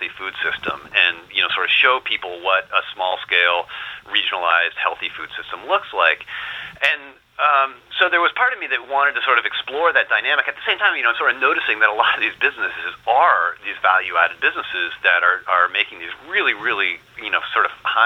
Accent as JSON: {"language": "English", "region": "Vermont", "country": "United States", "tie": "born or raised there", "also_born_or_lived": "St. Albans", "said": "I was born in northern Vermont in St. Albans, and then my folks moved down to just outside of Montpelier, which is not far from Hardwick."}